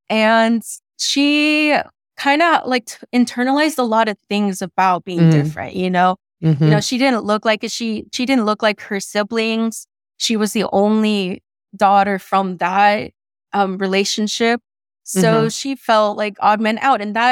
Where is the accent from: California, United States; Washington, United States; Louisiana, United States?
California, United States; San Pedro; now in Orange County, United States; I moved from San Pedro to Orange County, which was a big culture shock for me. It was a huge culture shock.